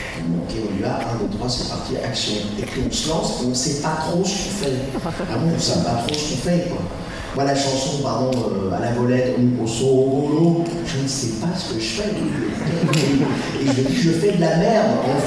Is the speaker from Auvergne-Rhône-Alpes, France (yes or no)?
no; Paris, Île-de-France, France; Non, je suis parisien, je fais 1m60 et je... Et voilà. Et je suis français.